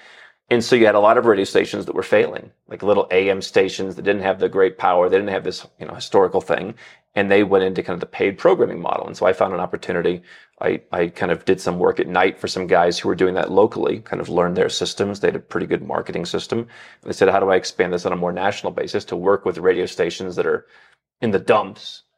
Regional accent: United States; now in Bogota, Colombia; I come from the United States. I left the United States long ago. I haven't been back. And fortunately, we're here in Bogota

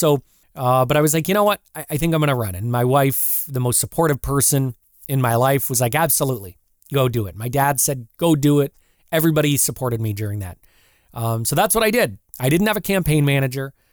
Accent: Windsor, Ontario, Canada; So born and raised in Windsor. Lived here pretty much my entire life

